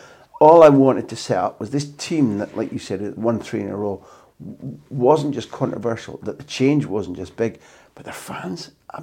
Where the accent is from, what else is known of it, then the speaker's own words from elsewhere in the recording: United Kingdom; I felt that as a Brit abroad, kind of everybody must feel the same as me